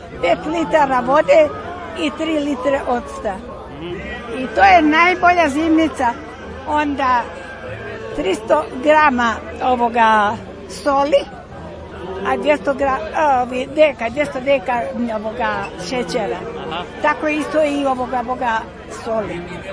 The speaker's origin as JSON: {"language": "Serbian", "country": "Bosnia & Herzegovina", "said": "kod nas u Bosni se nije pekmez stavljao u flaše"}